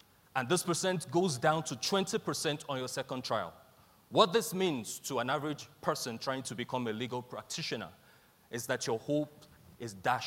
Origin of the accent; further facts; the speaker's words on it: Nigeria; I am from Nigeria, and I'm a very proud African.